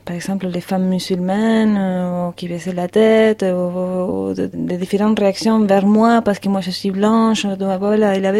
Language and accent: French; Argentina; now in Paris, France; moi j'ai une apparence d'européenne, mais je viens de l'Argentine.